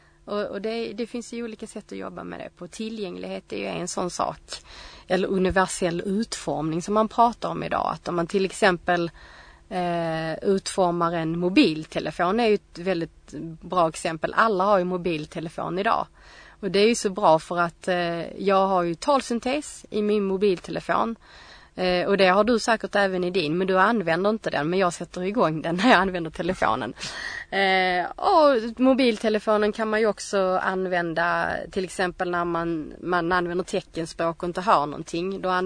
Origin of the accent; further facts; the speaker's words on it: Skåne, Sweden; jag är ju inte bara blind, utan jag är ju också kvinna och jag är ju från Skåne